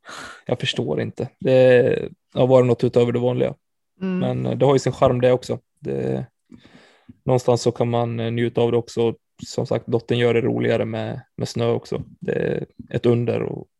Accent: Falun, Dalarna County, Sweden; Jag är från Falun i grund och botten i Dalarna. Så jag har ju mycket vänner och framförallt familj där.

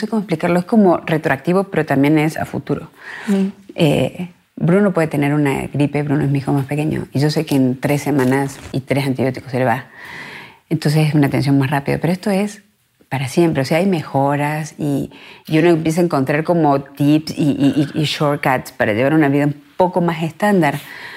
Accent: Argentina; Yo vengo de Argentina, donde no existe el baby shower.

